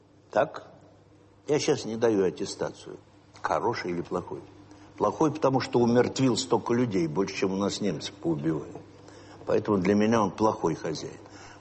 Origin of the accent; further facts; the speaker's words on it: Yaroslavl, Yaroslavl Oblast, Russia; born there; moved away; Потому что я там родился. Как меня можно лишить родины-то? Я родился в Ярославле.